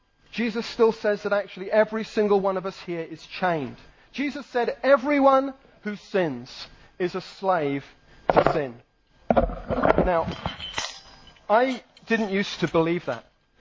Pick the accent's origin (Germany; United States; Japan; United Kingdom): United Kingdom; because I'm British.